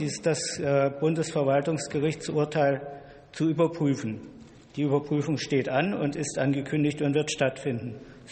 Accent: Pforzheim, Baden-Württemberg, Germany; auch in kleineren Großstädten wie meiner Heimatstadt Pforzheim ist der Wohnungsmarkt leergefegt.

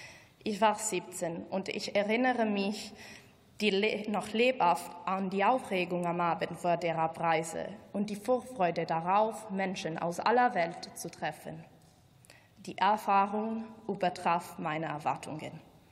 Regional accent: Italy; ich komme aus Italien.

